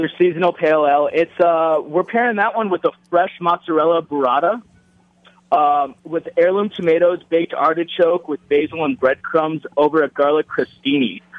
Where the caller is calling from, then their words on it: Salt Lake City, Utah, United States; I am calling from a snowy, ice-covered day in Salt Lake City, where we're actually opening up our fifth concept.